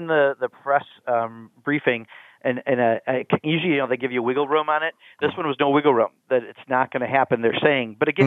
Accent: Wisconsin, United States; That my hometown is in that district. My husband's family lives in that district. I know that district second to my own.

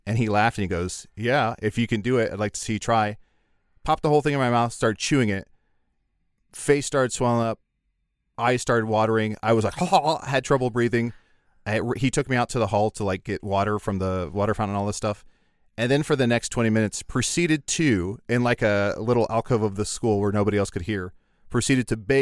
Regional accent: Kewaunee, Wisconsin, United States; I remember in where I grew up in Kewaunee and other places, anytime there was a substitute, and I think this is universal, like a river cop, no respect.

